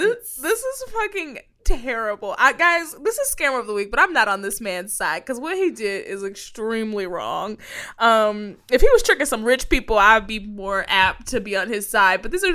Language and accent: English; Texas, United States; You know, I'm from Texas.